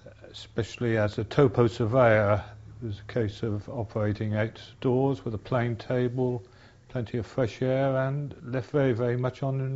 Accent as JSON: {"language": "English", "town": "Southend-on-Sea", "region": "East of England", "country": "United Kingdom", "tie": "born there", "said": "I was born in Southend-on-Sea in Essex in 1923."}